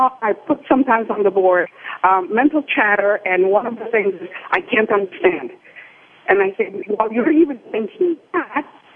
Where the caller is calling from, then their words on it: Gainesville, Florida, United States; I'm calling you from Gainesville, Florida.